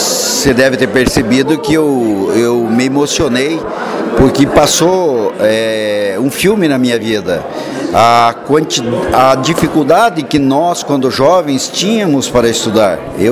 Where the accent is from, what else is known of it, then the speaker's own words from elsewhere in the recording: União da Vitória, Paraná, Brazil; a minha região de União da Vitória, onde eu nasci, onde eu vivia, onde eu comecei meus estudos